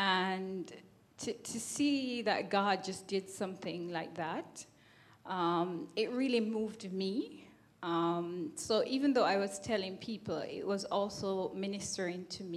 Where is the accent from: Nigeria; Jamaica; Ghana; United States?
Jamaica; I'm from Jamaica.